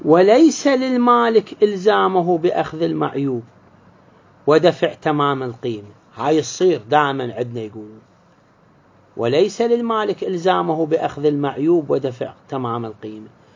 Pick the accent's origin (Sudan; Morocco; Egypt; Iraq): Iraq